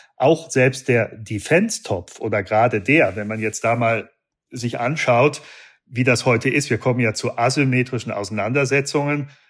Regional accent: Munich, Bavaria, Germany; Und als Münchner sozusagen

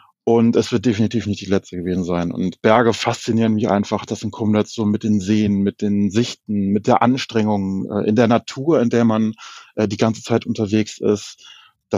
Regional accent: Hanover, Lower Saxony, Germany; Bei uns in Hannover ist ja der Harz nicht ganz so weit weg, so circa 1,5 Stunden mit dem Auto entfernt

